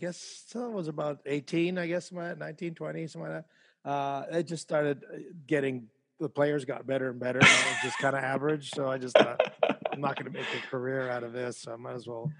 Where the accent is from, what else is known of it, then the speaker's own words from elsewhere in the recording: Montreal, Quebec, Canada; growing up in Montreal